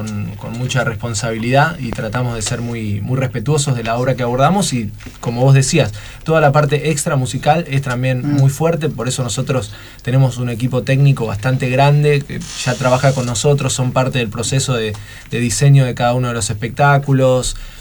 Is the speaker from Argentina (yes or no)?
yes; Capitán Bermúdez, Santa Fe, Argentina; tres somos de Capitán Bermúdez, que queda cerca de Rosario, una ciudad de allá